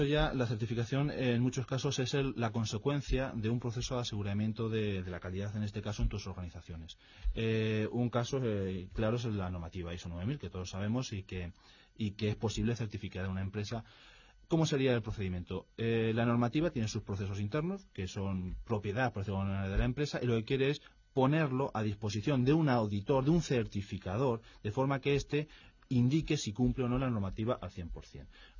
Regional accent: Canary Islands, Spain; yo que vengo de Canarias, se aumenta por los costes de lejanía.

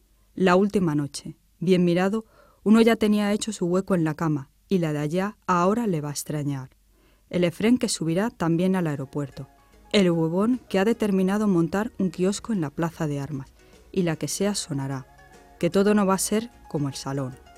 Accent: Valladolid, Castile and León, Spain; porque es de mi tierra, de Valladolid

